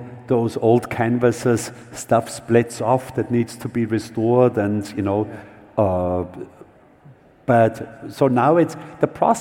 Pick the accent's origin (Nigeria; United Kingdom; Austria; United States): Austria; English is a second language; I'm coming from Austria, and we had an exhibition high up in the mountains, over 3,000 meters.